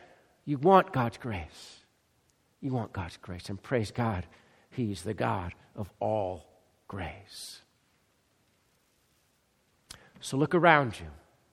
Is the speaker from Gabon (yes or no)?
no; United States; it's very easy for me as an American to think